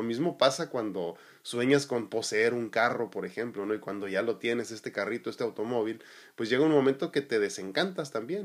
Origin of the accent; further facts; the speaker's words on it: Mexico; A mí me llama mucho la atención que nosotros como hispanos, latinos, mexicanos en específico, se nos dificulta mucho esto de decir, ya fui esto por 20 años y ya no puedo ser otra cosa.